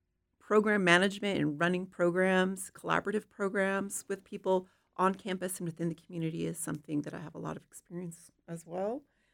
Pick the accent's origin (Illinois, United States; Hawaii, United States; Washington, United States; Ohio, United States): Hawaii, United States; From my own background, cultural values, I'm Hawaiian, Kanaka Maoli, and so centering the earth and a relationship to it has always been integral to who I am.